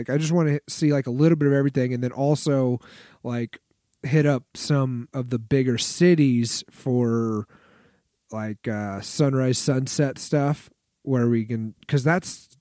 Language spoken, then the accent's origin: English; Texas, United States; You know, obviously I'm from Texas, so the idea that you could just drive over to another state in a couple hours is a little bit foreign to me.